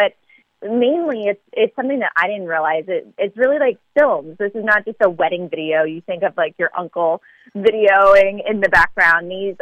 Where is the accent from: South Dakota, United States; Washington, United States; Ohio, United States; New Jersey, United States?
New Jersey, United States; also born or lived in Philadelphia; I was born in Philly, raised in South Jersey, so my answer is how could I not?